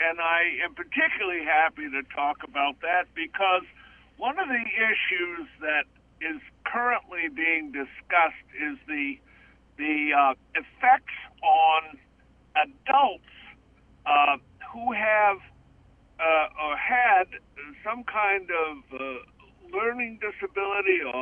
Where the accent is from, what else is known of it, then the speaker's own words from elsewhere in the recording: Boothbay Harbor, Maine, United States; kindergarten and graduating from high school with the same 40-some-odd kids in Boothe Bay Harbor. So that's my hometown.